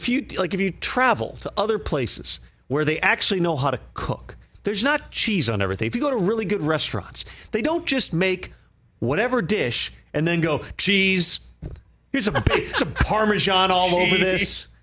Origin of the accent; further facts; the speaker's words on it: Minneapolis, Minnesota, United States; also born or lived in Wisconsin; I'm from Minneapolis.